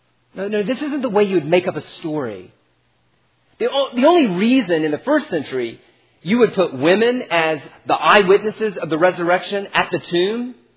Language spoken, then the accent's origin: English; Washington, District of Columbia, United States; I'm from Washington, D.C. I got it.